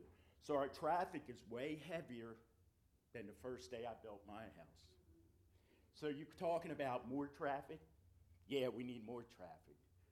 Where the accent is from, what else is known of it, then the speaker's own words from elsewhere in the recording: Maryland, United States; I'm from Baltimore County. I'm sure a lot of people here. I retired from General Motors there, and I come here and built a house.